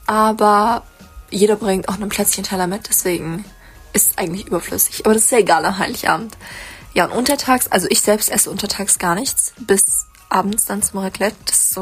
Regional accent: Bavaria, Germany; ich komme aus Bayern

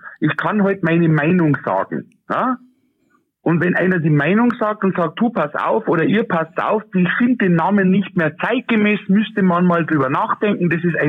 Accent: Bavaria, Germany; Wir sind aus Oberbayern.

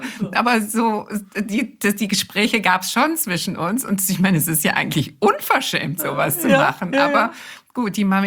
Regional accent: Wuppertal, North Rhine-Westphalia, Germany; born there; ich bin im Wuppertal geboren. Das ist keine schlechte Stadt, aber auch keine.

